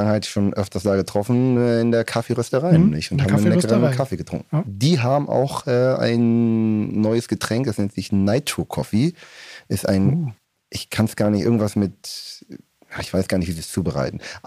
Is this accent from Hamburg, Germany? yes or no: yes; Hamburg, Germany; born there; Ich komme aus dem hohen Norden. Ich bin gebürtiger Hamburger, bin in den 80er Jahren geboren